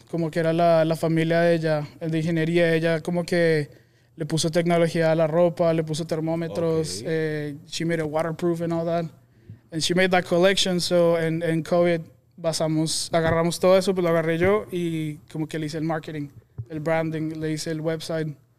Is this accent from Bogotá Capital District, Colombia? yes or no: yes; Bogotá, Bogotá Capital District, Colombia; now in United States; yo crecí en Colombia, nací en Bogotá.